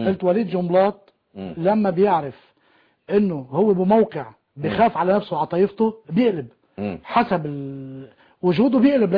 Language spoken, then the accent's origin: Arabic; Tyre, South Governorate, Lebanon; انا ابن الجنوب، انا سني من مدينه صور.